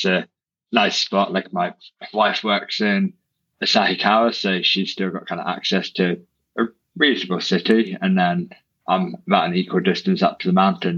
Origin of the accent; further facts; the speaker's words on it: Isles of Scilly, South West England, United Kingdom; now in Hokkaido, Japan; Yeah, so I'm originally from a small group of islands off the coast of the UK called the Isles of Scilly. So I kind of grew up on the water